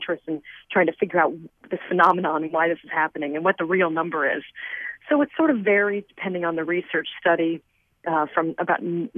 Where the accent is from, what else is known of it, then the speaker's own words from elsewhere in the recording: Indiana, United States; now in San Francisco Bay Area, United States; we are both Hoosiers from Indiana.